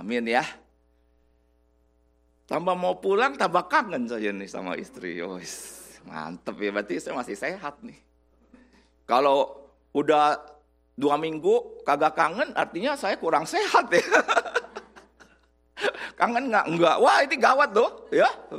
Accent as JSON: {"language": "Indonesian", "town": "Bandung", "region": "West Java", "country": "Indonesia", "said": "saya datang dari Bandung."}